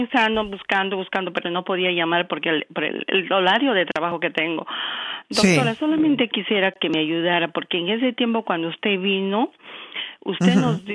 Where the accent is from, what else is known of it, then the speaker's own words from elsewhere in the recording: Peru; moved away; porque yo me divorcié en este país cuando vine, porque yo soy peruana